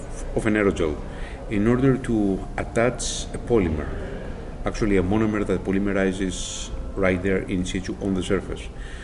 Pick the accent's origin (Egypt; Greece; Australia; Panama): Greece; English is a second language; moved away as an adult; also born or lived in Athens; now in United States; Originally from Greece. Been on this side of the pond for 28 years, but you never get rid of the accent.